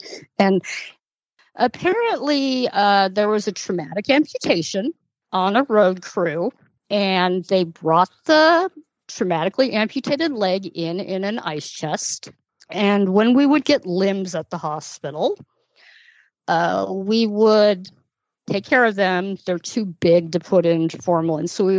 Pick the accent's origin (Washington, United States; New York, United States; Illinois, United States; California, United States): Washington, United States; Now, where I grew up in Washington is a large percentage Latter-day Saint.